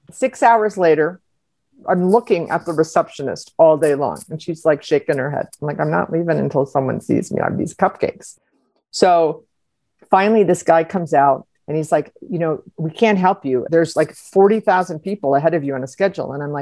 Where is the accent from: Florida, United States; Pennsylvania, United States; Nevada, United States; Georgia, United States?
Florida, United States; Miami; you know, I'm from Miami, so you know what that is